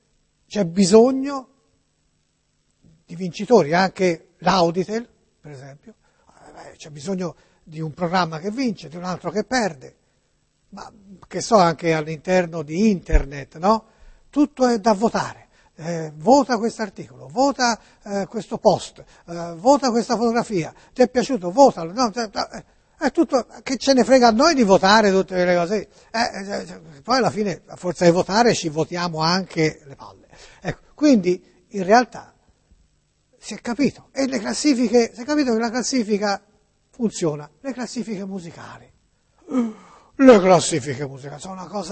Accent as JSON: {"language": "Italian", "town": "Florence", "region": "Tuscany", "country": "Italy", "said": "Sì, io sono di Firenze"}